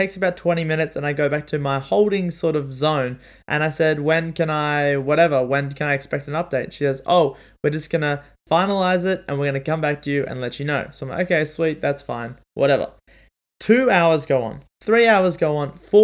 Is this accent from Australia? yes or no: yes; Australia; because I'm obviously Australian dollars.